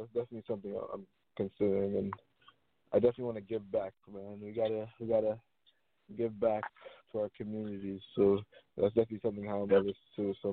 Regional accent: Jamaica; people will see a lot more of like my Caribbean side because I am Jamaican.

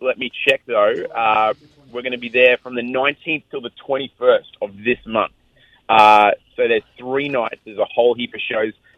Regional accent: Brisbane, Queensland, Australia; I'm from Brisbane, Australia.

